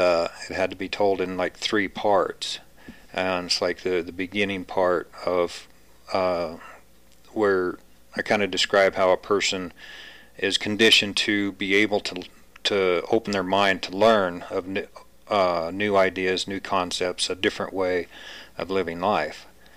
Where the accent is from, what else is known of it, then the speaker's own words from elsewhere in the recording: Big Piney, Wyoming, United States; I love this area of Wyoming.